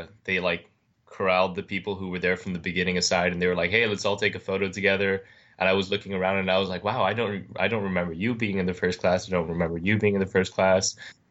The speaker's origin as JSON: {"language": "English", "country": "Thailand", "tie": "born or raised there", "also_born_or_lived": "Singapore / Hong Kong", "said": "I was born in Singapore, but my dad is Spanish and my mom is Thai. I think we lived in Singapore for like a year, lived in Hong Kong for a couple of years, and then moved to Thailand permanently."}